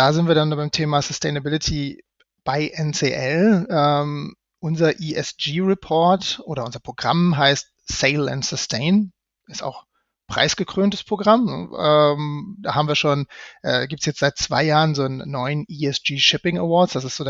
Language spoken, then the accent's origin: German; Kiel, Schleswig-Holstein, Germany; Ich komme ja gebürtig aus Kiel